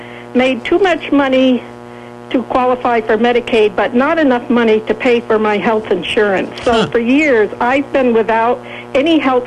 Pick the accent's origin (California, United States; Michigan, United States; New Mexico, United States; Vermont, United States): Vermont, United States; Sheldon; Yes, I'm from Sheldon.